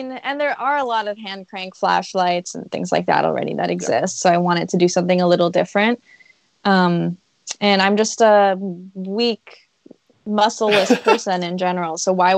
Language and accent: English; Canada; But I love camping. I'm Canadian. I love camping.